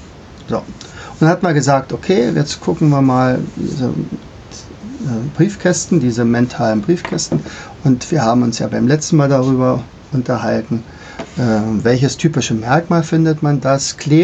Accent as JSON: {"language": "German", "region": "Brandenburg", "country": "Germany", "said": "ich komme ja hier aus dem Brandenburgischen"}